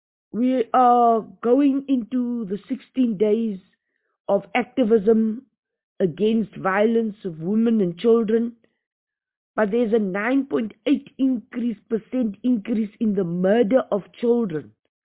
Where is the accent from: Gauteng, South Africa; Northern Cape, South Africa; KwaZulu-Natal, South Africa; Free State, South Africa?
Northern Cape, South Africa; you know, we are from the Northern Cape. I'm from the Northern Cape.